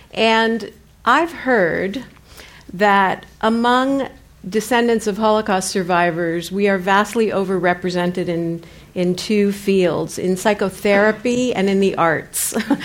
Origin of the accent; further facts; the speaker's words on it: Schenectady, New York, United States; born there; I was born in Schenectady, New York, which the nickname for the town was Electric City because it was the home of GE.